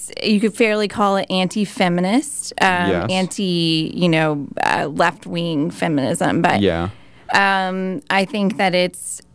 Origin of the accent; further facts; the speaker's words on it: United States; oh, well, I am a nationalist, but I'm also American.